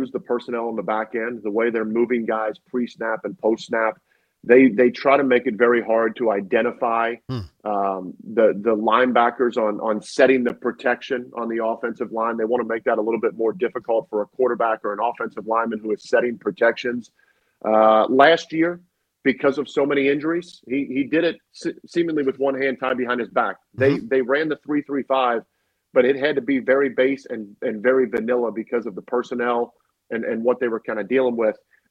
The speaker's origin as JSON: {"language": "English", "town": "Cincinnati", "region": "Ohio", "country": "United States", "tie": "born or raised there", "said": "growing up in Cincinnati, and going to games where, you know, there was no one in attendance."}